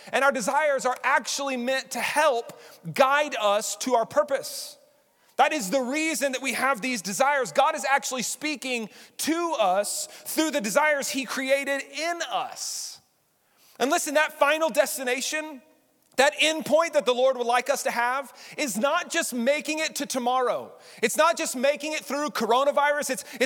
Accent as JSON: {"language": "English", "town": "Lubbock", "region": "Texas", "country": "United States", "tie": "born or raised there", "said": "But I grew up in Lubbock."}